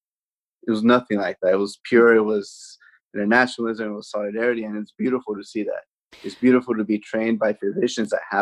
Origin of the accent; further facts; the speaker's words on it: Guatemala; I know there's Cubans in my home country, Guatemala